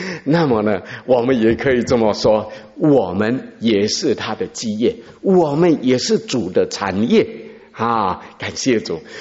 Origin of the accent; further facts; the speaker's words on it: Tainan, Taiwan; 在台南，我们台南人